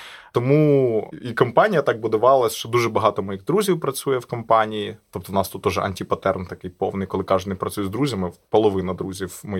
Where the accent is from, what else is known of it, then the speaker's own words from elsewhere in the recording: Western Ukraine, Ukraine; Я з Західної України. В нас росла саме чорниця.